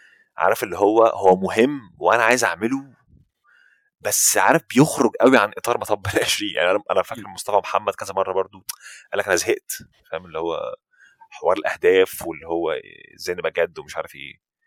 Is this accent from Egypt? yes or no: yes; Benha, Qalyubia, Egypt; هو انا من بنها اصلا